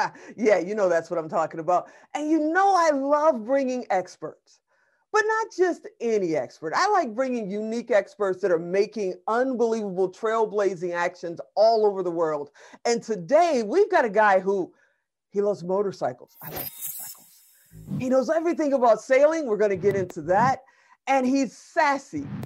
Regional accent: Chicago, Illinois, United States; Now, I'm from Chicago.

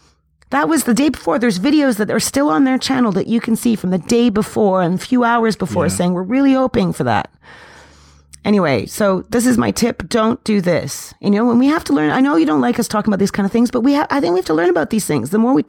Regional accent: United Kingdom; I'm British.

